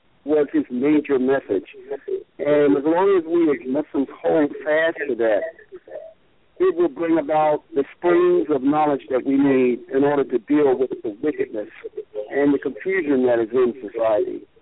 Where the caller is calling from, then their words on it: Orlando, Florida, United States; in Orlando, Florida.